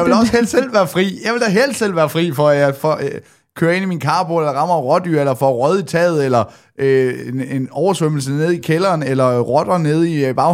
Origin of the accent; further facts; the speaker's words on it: Rødekro, Region of Southern Denmark, Denmark; born there; Da jeg fortæller i podcasten, jeg er født på Røde Kro